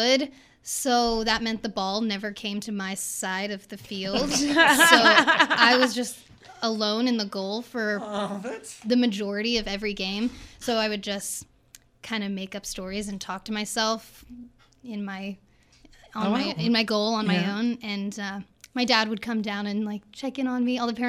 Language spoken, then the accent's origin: English; Dallas, Texas, United States; Yes, I grew up in Dallas.